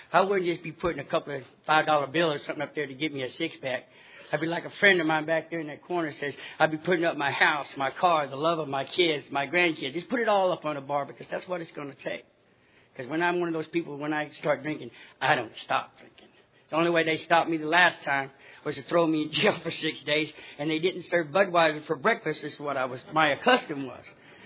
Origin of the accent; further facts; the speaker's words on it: Texas, United States; born there; I was born in Texas, but I got sober out there in California 40 years later.